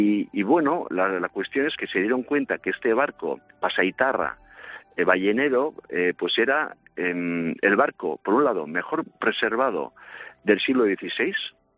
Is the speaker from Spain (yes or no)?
yes; San Sebastián, Basque Country, Spain; Yo soy de Donosti y siempre he vivido desde mi infancia mirando al mar, soñando con el mar.